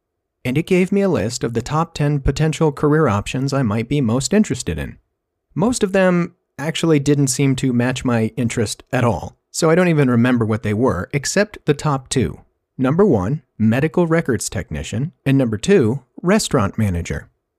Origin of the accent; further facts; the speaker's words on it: Stockton, California, United States; I grew up in Stockton, California, in a Mennonite home